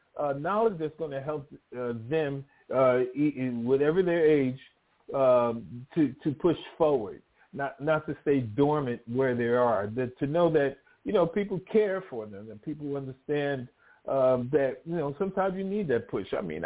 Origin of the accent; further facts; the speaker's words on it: New York, United States; moved away as an adult; I mean, I myself, I'm from Long Island, New York. I left New York and dating myself, 1978, and I joined the military.